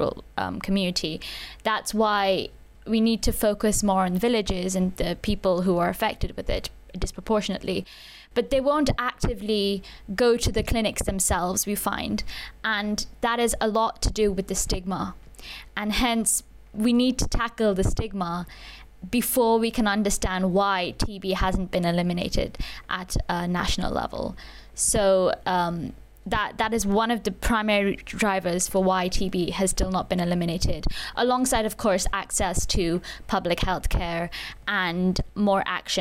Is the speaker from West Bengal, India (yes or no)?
yes; Kolkata, West Bengal, India; bring it back to my home country in Calcutta